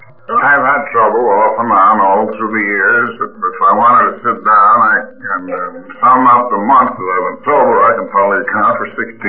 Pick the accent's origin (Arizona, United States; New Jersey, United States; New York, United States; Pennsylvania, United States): New York, United States; Albany; that's when he landed in Albany, my hometown, called me up, and I took him out